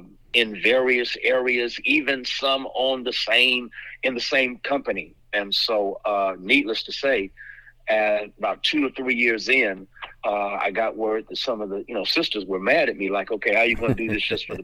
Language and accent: English; San Francisco, California, United States; growing up in San Francisco, every summer I had a job